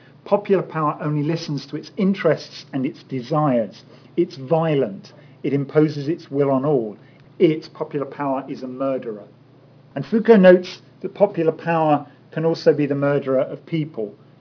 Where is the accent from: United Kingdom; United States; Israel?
United Kingdom; Being British and having seen the budget yesterday, there might be something in that today.